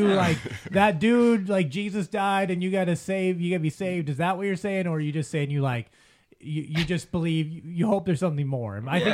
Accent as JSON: {"language": "English", "town": "Los Angeles", "region": "California", "country": "United States", "tie": "born or raised there", "said": "Like I grew up in South Central LA, man. I lived through the LA riots. You know, like my neighborhood was on fire when I was a kid in the LA."}